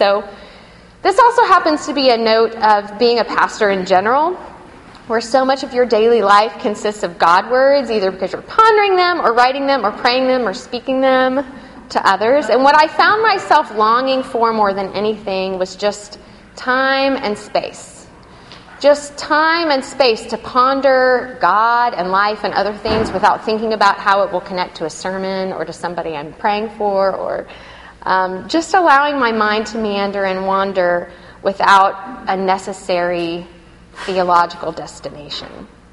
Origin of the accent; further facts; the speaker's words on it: Texas, United States; I know because I'm from West Texas.